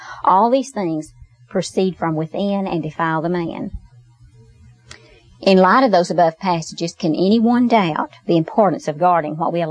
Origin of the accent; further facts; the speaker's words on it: Fort Worth, Texas, United States; I grew up in Fort Worth and graduated from Poly High School. And this was in the late 50s.